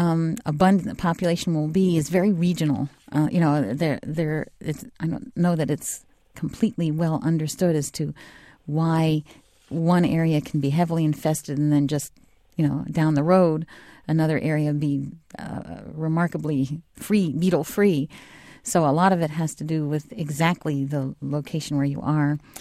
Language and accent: English; Northeast, United States; But you know, I'm from the Northeast, so I grew up with these guys.